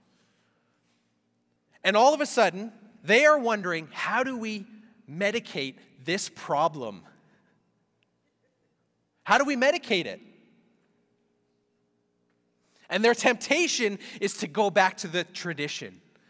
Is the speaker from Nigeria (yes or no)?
no; Canada; born there; You know, the reason I was born in Canada is because my Indian mom and my English dad decided to live in Canada together. So when I was born a Canadian, not by choice, but by origin.